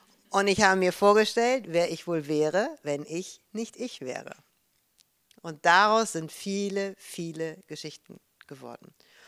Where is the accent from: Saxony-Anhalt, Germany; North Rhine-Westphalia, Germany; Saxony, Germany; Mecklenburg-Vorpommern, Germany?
North Rhine-Westphalia, Germany; Düsseldorf; moved away as an adult; also born or lived in Munich / Los Angeles; now in Hamburg, Germany; ich bin in München geboren, in Düsseldorf aufgewachsen und bin dann nach Amerika, nach Los Angeles gegangen und bin aus Los Angeles nach Hamburg gekommen und hier lebe ich jetzt, seitdem ich Anfang 20 bin.